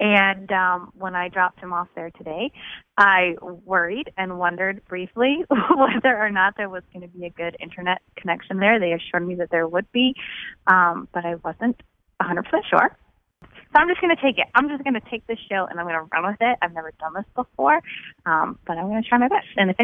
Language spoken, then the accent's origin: English; Brunswick, Maine, United States; Well, I said Harriet Beecher Stowe is actually from my hometown, Brunswick, Maine. And the elementary school in my town where my little niece goes to school is called the Harriet Beecher Stowe School.